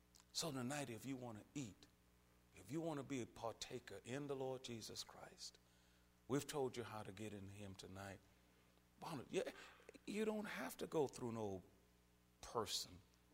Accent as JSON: {"language": "English", "region": "Louisiana", "country": "United States", "tie": "born or raised there", "said": "Yeah, I grew up in that in Louisiana. Was right there on the back row of the church."}